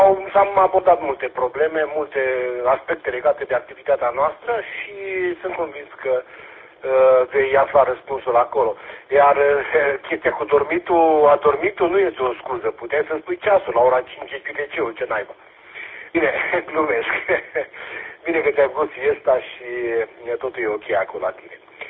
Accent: Romania; suntem români.

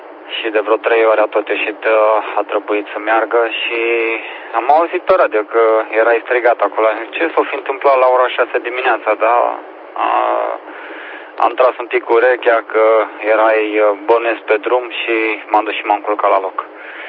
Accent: Timișoara, Timiș County, Romania; also born or lived in Arad; și eu sunt tot din Timișoara, zona, bine, na, mutat din Timișoara, născut în Arad și acum a ajuns aici în Y3

